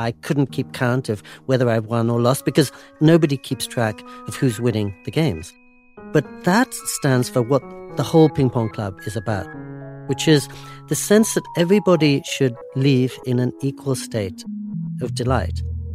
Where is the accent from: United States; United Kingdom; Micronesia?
United Kingdom; England; But she remembered I'd played ping pong as a little boy growing up in England.